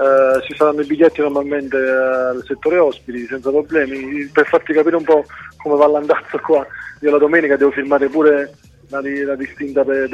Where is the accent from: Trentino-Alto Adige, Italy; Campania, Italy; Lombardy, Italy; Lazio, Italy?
Campania, Italy; Naples; anche comunque io sono napoletano, quindi sono tifoso